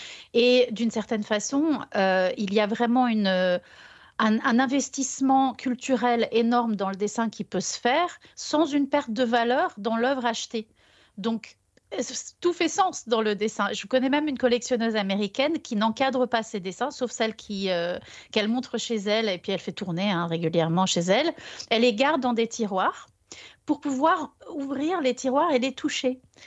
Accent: Portugal; moved away as an adult; moi, je suis une Portugaise née au Portugal, ayant vécu au Portugal jusqu'à l'âge de 18 ans.

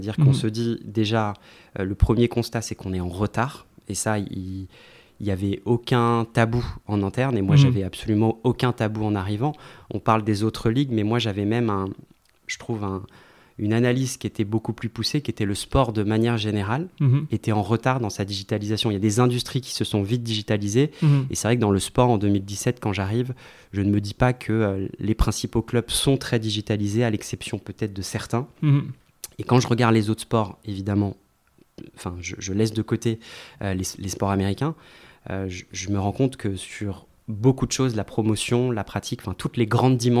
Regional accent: Paris, Île-de-France, France; j'ai grandi à Paris

